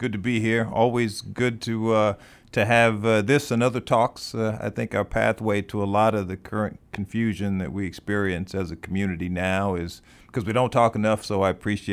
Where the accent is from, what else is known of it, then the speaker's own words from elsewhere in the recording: Houston, Texas, United States; as a 16-year-old teenager and growing up in Houston, Texas.